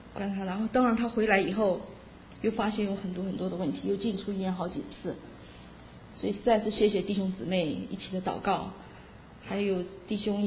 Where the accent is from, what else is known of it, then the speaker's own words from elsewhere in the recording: China; 我就想我们中国人啊，感情很薄，不流露的。